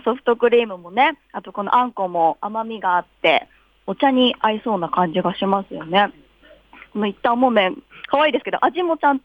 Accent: Yokohama, Kanagawa, Japan; 私横浜出身なのでなかなかわからなかったんですけれど

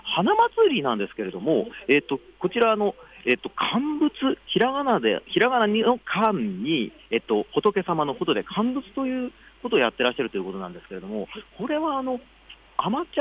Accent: Shizuoka, Japan; moved away as an adult; now in Tokyo, Japan; もともと静岡の出身でして、今から十何年ぐらい前にですね、いわゆる在学と同時に上京してきたという人間なんですけれども

